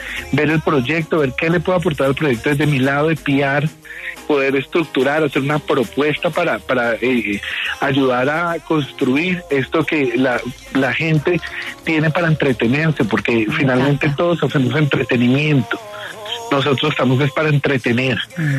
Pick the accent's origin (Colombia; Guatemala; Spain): Colombia; hay que disfrutarlo porque somos colombianos